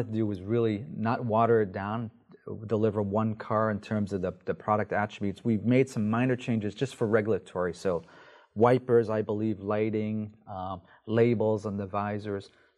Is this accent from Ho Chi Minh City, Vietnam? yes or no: yes; Ho Chi Minh City, Vietnam; English is a second language; And I actually was born and I grew up in Vietnam, in Saigon, during the war.